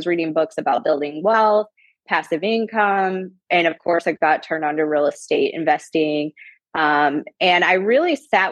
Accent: Toledo, Ohio, United States; So my story, I grew up in Northwest Ohio. I'm from Toledo, Ohio. And when I was growing up, you know, the economy was sort of depressed in that area.

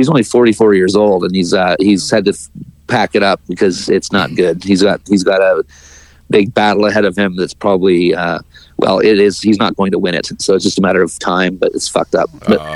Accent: Victoria, British Columbia, Canada; And the first job I got offered was back here in Victoria, my hometown, so we moved again.

